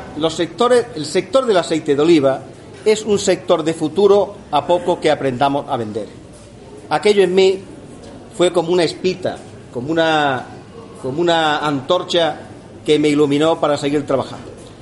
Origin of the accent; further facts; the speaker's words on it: Torre del Campo, Andalusia, Spain; Digo que nací en Torre del Campo, mi padre era cabrero y mi madre pues se dedicaba a la casa